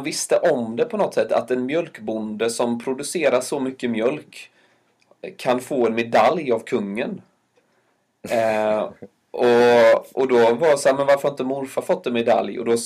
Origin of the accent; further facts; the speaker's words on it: Sweden; Nej, jag är fortfarande väldigt svensk. Ja. Jag glömmer inte mina rötter på det sättet.